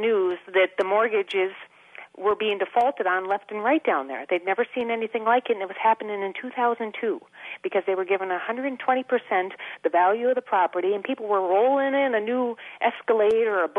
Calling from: Stillwater, Minnesota, United States; I am Stillwater.

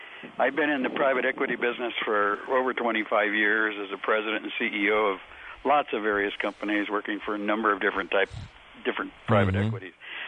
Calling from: Apple Valley, California, United States; In Apple Valley.

